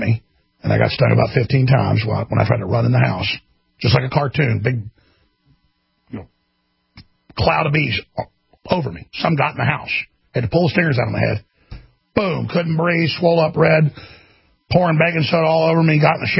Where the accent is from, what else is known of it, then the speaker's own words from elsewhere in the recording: Dallas, Texas, United States; now in Austin, United States; but I grew up in Dallas. I didn't have any allergies